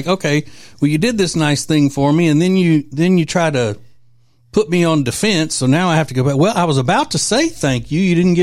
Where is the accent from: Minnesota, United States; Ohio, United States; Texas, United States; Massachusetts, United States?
Massachusetts, United States; Boston; moved away as an adult; now in Charlotte, United States; We are both born and raised in Boston. In Boston, and moved to Charlotte a few years ago when he got a job in the financial industry.